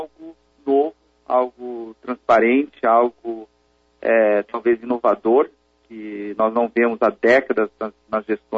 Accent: Campinas, São Paulo, Brazil; eu, como campineiro, como empresário

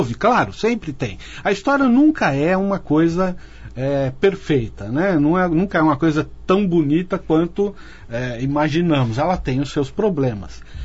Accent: São Paulo, Brazil; moved away as an adult; now in Campinas, Brazil; Como eu vim de São Paulo para cá, né, hoje eu me considero campineiro, porque eu estou aqui há vai fazer 30 anos

